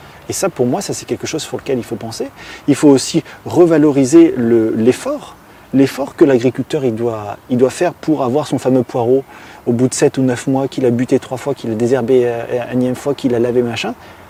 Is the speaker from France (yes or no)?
yes; Auvergne-Rhône-Alpes, France; chez nous, en Haute-Savoie, dans une terre dite argileuse, dans une terre dite impropre au maraîchage.